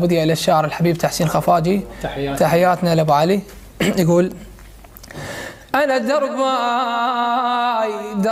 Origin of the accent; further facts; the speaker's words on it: Shatra, Dhi Qar, Iraq; أشكر مدينتي مدينة الشطرة، هاي المدينة المعطاء والأم، وأشكر جميع أقضية ونواحي الناصرية لوقفتهم معي طبعا.